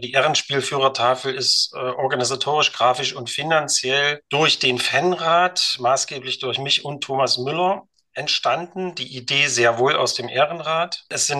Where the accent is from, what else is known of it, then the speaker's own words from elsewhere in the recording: Erfurt, Thuringia, Germany; born there; das seht ihr ja auch. Ich bin 50 Jahre alt, in Erfurt geboren